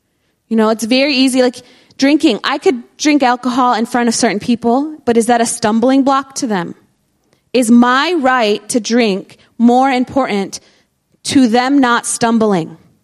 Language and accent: English; United States; Especially as an American, we're all about our rights.